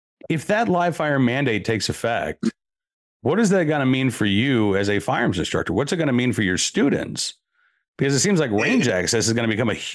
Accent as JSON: {"language": "English", "region": "Oklahoma", "country": "United States", "tie": "born or raised there", "also_born_or_lived": "Lawrence, Massachusetts", "said": "I was born in Massachusetts. I was born in Lawrence, and my family moved to Oklahoma when I was a kid. But, you know, I love the state of Massachusetts."}